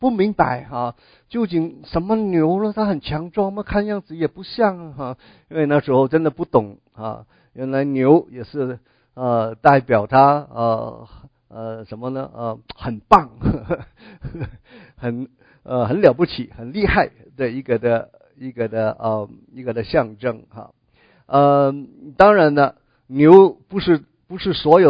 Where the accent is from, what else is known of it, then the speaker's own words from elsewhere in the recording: Hong Kong; Chinese is a second language; now in United States; 因为我们是从香港过来的普通话是来到美国才开始学的